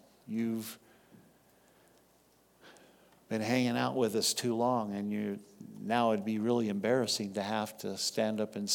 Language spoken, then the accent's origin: English; Texas, United States; I grew up in Texas. I was saved in San Diego, California.